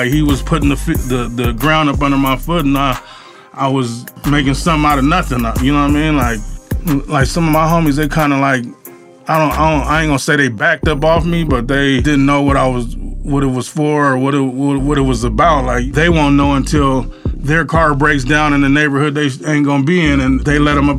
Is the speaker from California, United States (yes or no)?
yes; San Diego, California, United States; Southeast San Diego, Skyline area.